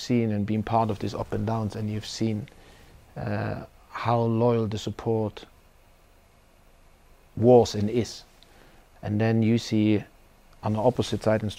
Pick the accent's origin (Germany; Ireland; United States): Germany; English is a second language; moved away as an adult; one day I would like to have the experience to manage in my home country. I've been out of my home country for quite some time.